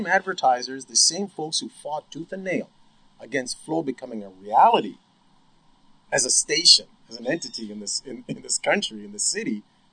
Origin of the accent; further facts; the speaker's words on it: Canada; Well, I mean, you know, look, I'm Canadian, right? And I'm proud Canadian, all right?